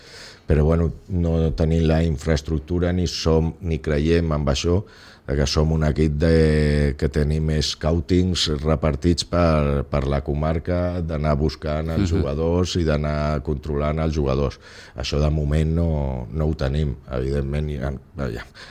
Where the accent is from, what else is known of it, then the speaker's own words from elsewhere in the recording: Sitges, Catalonia, Spain; Memòria de que som gent de Sitges.